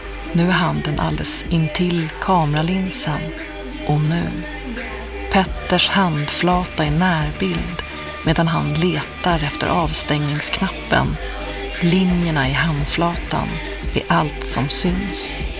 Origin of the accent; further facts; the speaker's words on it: Stockholm, Stockholm County, Sweden; Jag är tillbaka i Stockholm, min hemstad